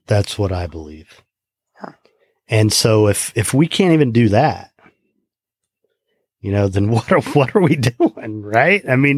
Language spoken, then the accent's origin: English; Indiana, United States; I grew up in Indiana, you know, which is one of the three states that claims to be the birthplace of Abraham Lincoln